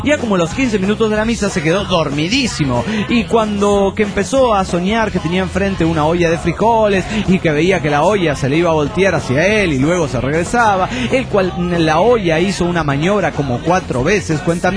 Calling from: Georgia, United States

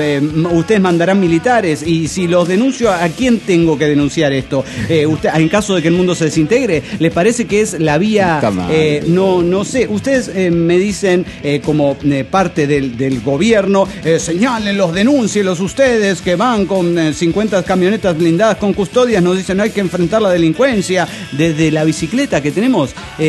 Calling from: León, Guanajuato, Mexico; de León, Guanajuato.

